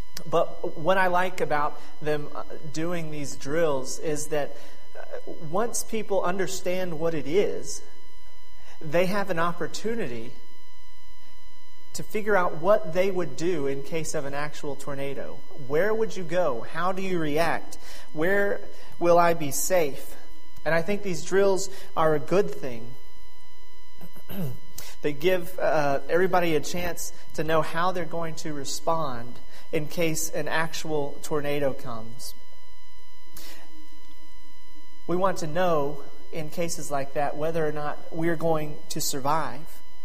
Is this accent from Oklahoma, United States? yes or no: yes; Oklahoma, United States; because I'm from Oklahoma, and I remember hearing that siren go off all the time in Oklahoma and Arkansas for drills.